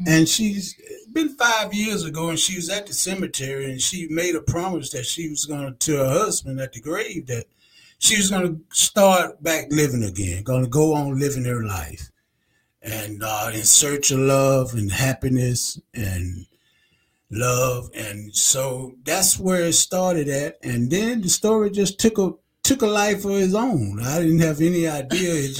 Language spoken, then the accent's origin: English; Montgomery, Alabama, United States; Although I do go back to Montgomery, Alabama, and, you know, that's where I was raised, born.